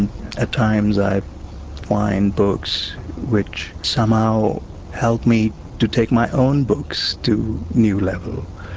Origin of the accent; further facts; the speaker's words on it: India; when I was growing up in India, those were the conditions. I grew up with many languages in the background.